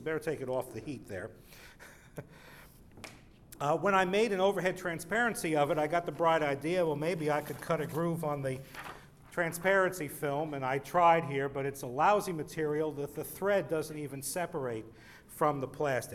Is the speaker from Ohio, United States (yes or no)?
no; Teaneck, New Jersey, United States; made at their laboratories in my hometown of Teaneck, New Jersey